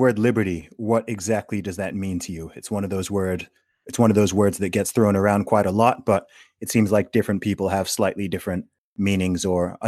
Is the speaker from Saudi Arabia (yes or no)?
yes; Saudi Arabia; I grew up in Saudi Arabia